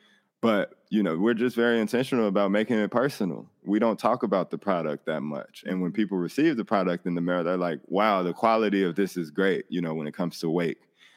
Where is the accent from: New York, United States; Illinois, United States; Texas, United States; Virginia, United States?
Illinois, United States; Chicago; I have a past growing up in Chicago.